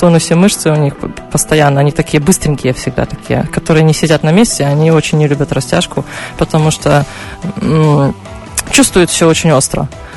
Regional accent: Svetlogorsk, Gomel Region, Belarus; born there; Я не из Гомеля, то есть я в Светлогорске родилась

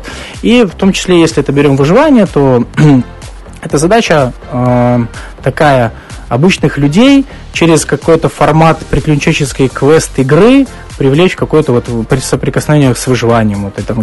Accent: Minsk, Belarus; Я из Минска.

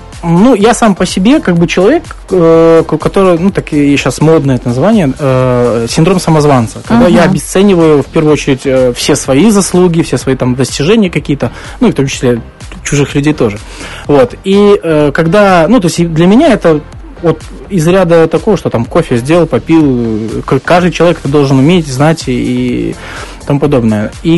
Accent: Minsk, Belarus; Я из Минска.

